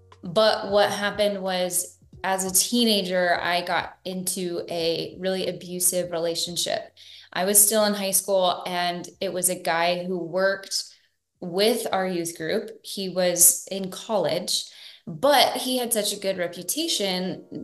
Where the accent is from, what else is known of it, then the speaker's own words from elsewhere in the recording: Van Alstyne, Texas, United States; I grew up in the country. It's just easier to say I'm from the Dallas area because it's so big. But I'm from a teeny tiny small town called Van Alstine, and I live fairly close to there now, and I'm a small town country girl.